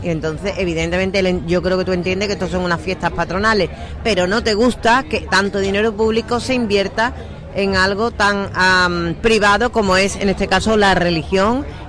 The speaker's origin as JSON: {"language": "Spanish", "country": "Spain", "said": "y yo soy española y defiendo mi bandera"}